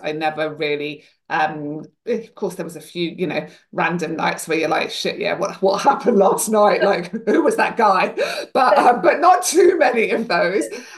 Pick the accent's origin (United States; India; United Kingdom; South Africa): United Kingdom; England; So I grew up in England, started drinking at 14, which was kind of what we all did back then.